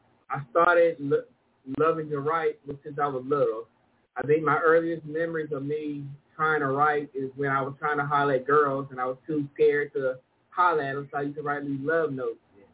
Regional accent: Harlem, Georgia, United States; It's named after the neighborhood I grew up in Harlem, Georgia. And yes, it is in Harlem, Georgia. You know, right next to Augusta

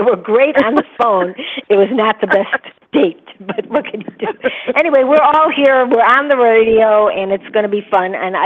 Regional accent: Chicago, Illinois, United States; They think I'm from New York, and I'm not. I'm from Chicago. But then some people say they hear the Chicago accent, and I don't think we have an accent.

